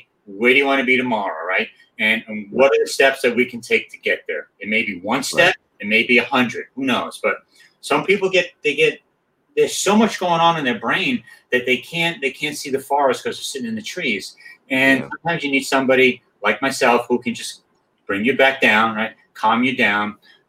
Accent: New York, United States; I'm from New York, so I can ramble on and on and on.

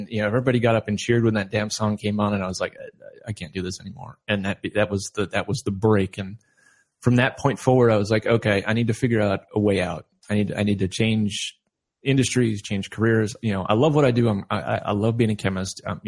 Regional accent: Mesa, Arizona, United States; Yeah, I grew up there. I went to high school, Mesa High School, class of 89, Jackrabbit Sue, Purple and Gold.

